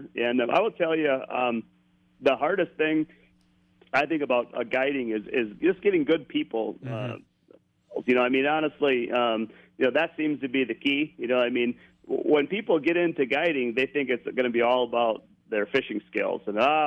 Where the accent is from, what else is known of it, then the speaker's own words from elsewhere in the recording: Zumbrota, Minnesota, United States; Yeah. Well, so I was from Zumbrota